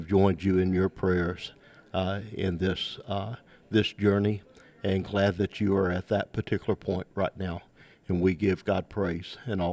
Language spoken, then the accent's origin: English; Marked Tree, Arkansas, United States; He and I have, he has pastored in my hometown in Mark Tree